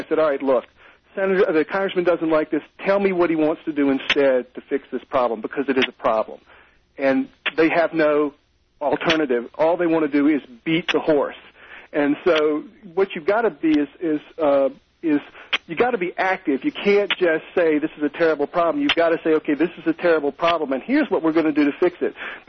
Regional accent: the South, United States; I grew up in the Jim Crow South in the days of American apartheid in schools

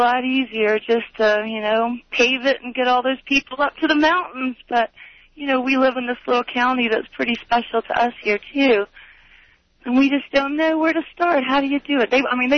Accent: South Carolina, United States; So, I was just calling. I'm from South Carolina, and I've always named my vehicles.

